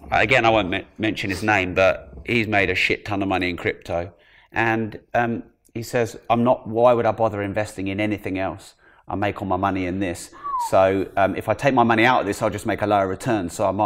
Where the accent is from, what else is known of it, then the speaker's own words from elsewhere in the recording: United Kingdom; I can tell you this as a Brit as well.